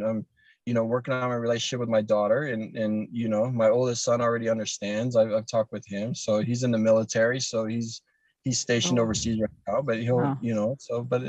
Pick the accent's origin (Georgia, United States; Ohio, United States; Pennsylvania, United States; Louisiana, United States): Ohio, United States